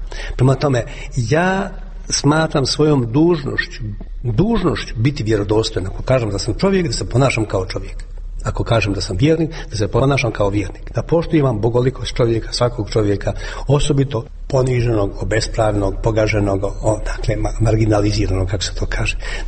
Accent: Banja Luka, Republika Srpska, Bosnia & Herzegovina; Banja Luka, gdje god sam došao, kad sam rekao iz Banja Luke, joj, pa tamo je najcrnije, tamo je najgore bilo.

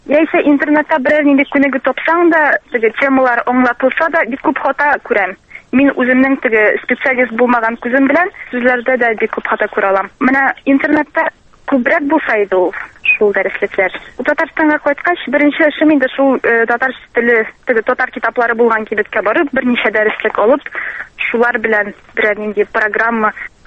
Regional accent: Shemordan, Tatarstan, Russia; Мин Сабар районы Шәмәрдән бистәсеннән.

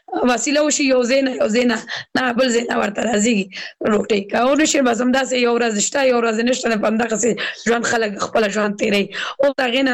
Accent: Kabul, Afghanistan; زه اوس بل ولایت کې سګم زه په خپل د کابل ولایت نه یم

